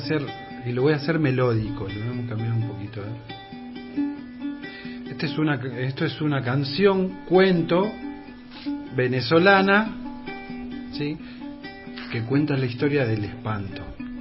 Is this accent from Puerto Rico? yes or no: no; Rosario, Santa Fe, Argentina; A mí me tocó criarme en una ciudad. Yo soy rosarino, nacido y criado en Rosario, una ciudad grande que ahora tiene por lo menos unos 4 millones de habitantes.